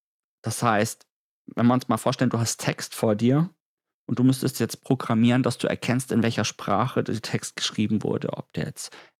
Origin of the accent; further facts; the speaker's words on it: Nuremberg, Bavaria, Germany; ich komme aus Nürnberg